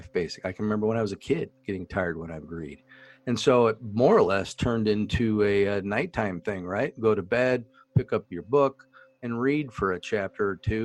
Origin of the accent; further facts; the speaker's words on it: Indianapolis, Indiana, United States; We're from Indianapolis. Everything's about a race here.